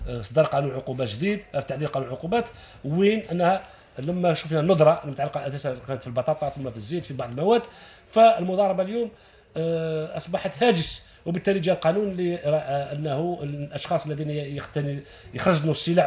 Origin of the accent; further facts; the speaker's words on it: Algeria; وإحنا واجبنا ككل كجزائريين كمسؤولين كمواطنين